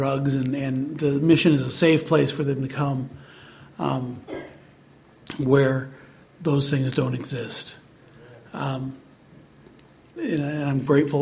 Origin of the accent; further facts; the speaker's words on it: Washington, United States; born there; I was born in Washington State, about as far from Atlanta as you can get and still be in the United States.